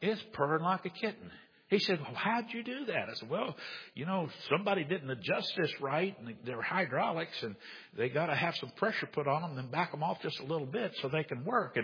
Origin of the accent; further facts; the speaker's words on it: United States; born there; So I was born in America. I'm liberated.